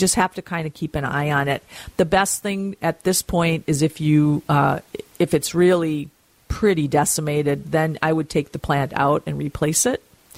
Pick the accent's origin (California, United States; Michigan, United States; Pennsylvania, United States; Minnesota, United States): Minnesota, United States; Mound; we will be at Surfside in Mound, my hometown.